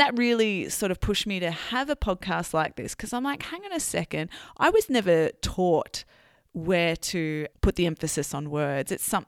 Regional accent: Australia; I am not from a particular city. I've grown up all over Australia

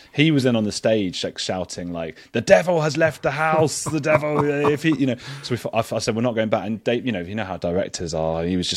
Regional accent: England, United Kingdom; because we're English and he's in Argentina.

